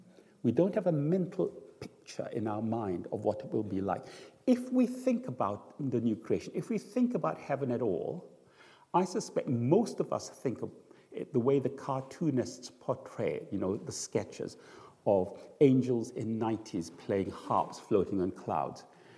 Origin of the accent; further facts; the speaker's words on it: Singapore; For me as a Singaporean loving food, having lots of food is a really big deal.